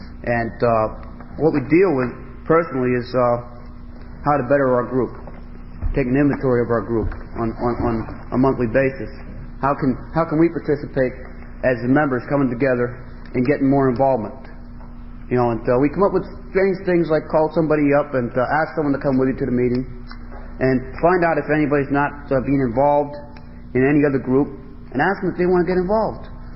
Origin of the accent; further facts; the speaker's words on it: Allentown, Pennsylvania, United States; And I'm from Allentown. And, we had a lot of problems at one time with this tradition where I come from.